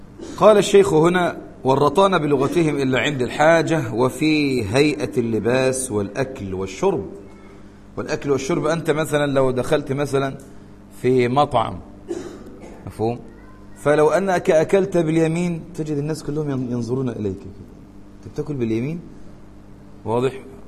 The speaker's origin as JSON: {"language": "Arabic", "country": "Egypt", "said": "أمريكي ولا عربي ولا مصري؟ أنا مصري، طب كلمني عربي"}